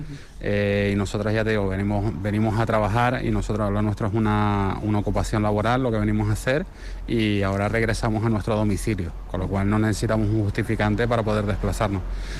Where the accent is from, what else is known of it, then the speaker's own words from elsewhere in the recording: Canary Islands, Spain; Sí, yo soy de Tenerife.